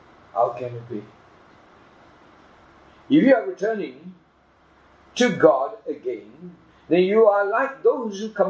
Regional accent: India; I come from India. I was born in India. I was brought up in India. I was there. I did all my secular studies in India

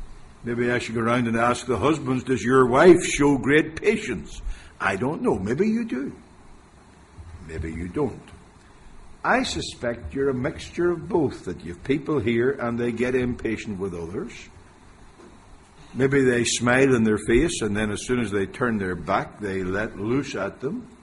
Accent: Ireland; Because you see, I'm Irish. And the Irish are not known to be the most patient people in the world.

